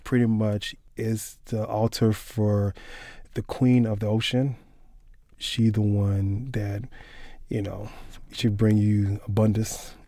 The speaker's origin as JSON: {"language": "English", "town": "Miami", "region": "Florida", "country": "United States", "said": "I'm looking into Little Haiti, because I'm from Little Haiti."}